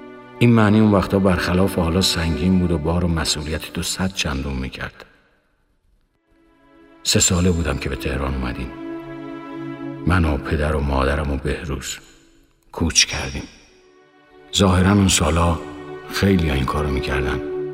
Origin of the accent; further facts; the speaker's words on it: Hamadan, Iran; born there